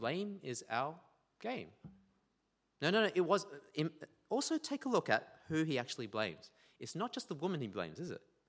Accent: Queensland, Australia; You know, I complain about cold building a lot as a Queenslander.

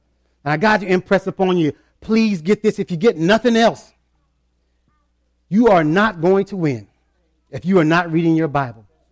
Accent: Houston, Texas, United States; I grew up in Houston, Texas.

